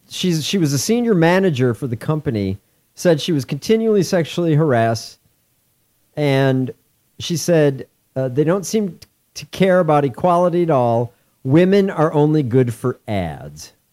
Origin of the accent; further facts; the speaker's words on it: Texas, United States; You and I grew up in Texas. I don't think I've ever seen a Hispanic panhandler.